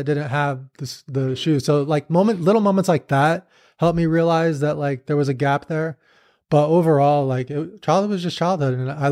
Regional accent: San Diego, California, United States; I grew up in the Southern California ecosystem of poker, but I was more in San Diego.

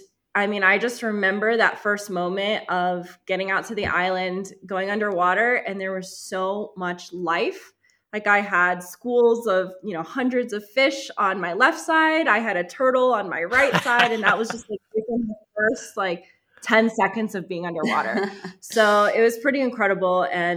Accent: Costa Rica; also born or lived in Florida, United States; So I'm actually originally from Costa Rica. I was born and raised here. And my dad's from Florida, so I spent some time in Florida as well. And then I moved back.

